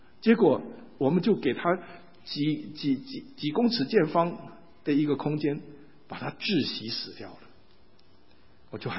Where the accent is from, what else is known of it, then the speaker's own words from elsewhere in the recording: Taiwan; now in United States; 那我从台湾来，砍几棵树有什么关系啊？台湾你一砍它就长了。但是我在美国住了几年了，我89年来的，所以已经住了几年了